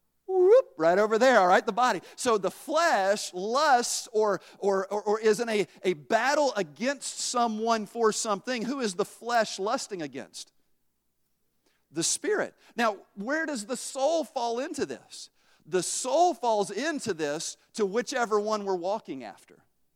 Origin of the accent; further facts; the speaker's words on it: Tennessee, United States; I'm from Tennessee, though, all right?